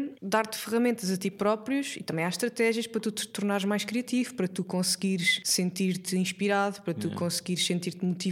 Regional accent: São Paio, Guarda, Portugal; moved away as an adult; now in Lisbon, Portugal; Eu sou de uma aldeia ali perto de Gouveia, que é na Serra da Estrela.

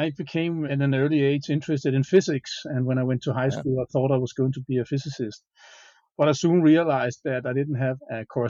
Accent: Copenhagen, Capital Region of Denmark, Denmark; born there; English is a second language; Yeah, I was born in Copenhagen, just on the other side of the water here in Denmark.

